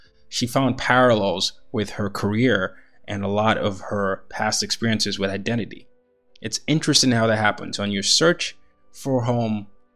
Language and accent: English; Nigeria; also born or lived in 5 countries; I identify as Nigerian and I grew up in 5 countries and 4 continents, but home is usually where I am.